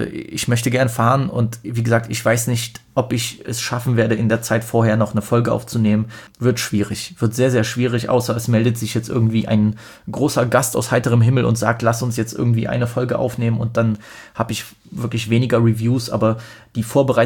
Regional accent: Poland

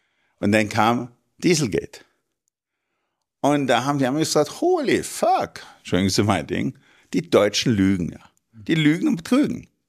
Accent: Germany; Das ist so eine, das sage ich jetzt als Deutscher, so eine Kombination zwischen Hubris und Arroganz.

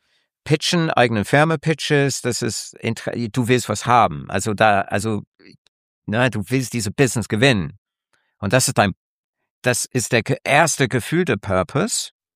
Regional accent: United Kingdom; German is a second language; Man merkt, ich bin Brite, man hört es raus, aber ich musste auch jahrelang lernen, wie man auf Deutsch präsentiert.

